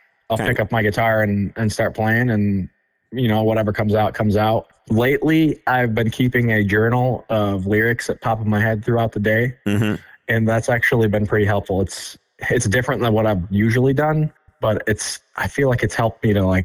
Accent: Traverse City, Michigan, United States; also born or lived in upstate New York / Boston; I'm from Michigan. I grew up near Traverse City area. But when I turned 18, I kind of started the migration away from Michigan. I moved to upstate New York and Boston, and I lived in New England for a period of time.

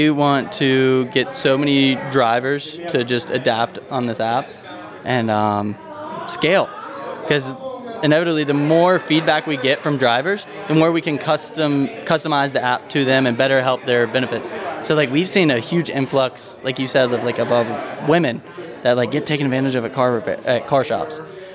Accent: Raleigh, North Carolina, United States; now in Charlotte, United States; Originally, I'm from Raleigh, but moved out here to Charlotte about 5 years ago. So North Carolina resident.

